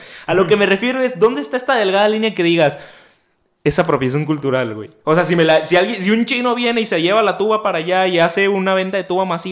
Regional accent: Colima, Mexico; ¿O porque yo soy de Colima lo puedo hacer?

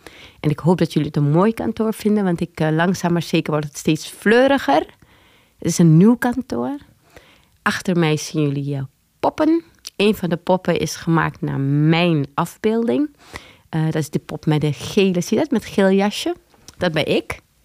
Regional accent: Paramaribo, Suriname; also born or lived in Leiden; now in Netherlands; Ik ben geboren in Leiden, maar op mijn 4e al teruggegaan naar Paramaribo, Suriname, met mijn ouders... Die hebben elkaar hier ontmoet. Ik heb een Arubaanse moeder en een Surinaams-Hindoestaanse vader.

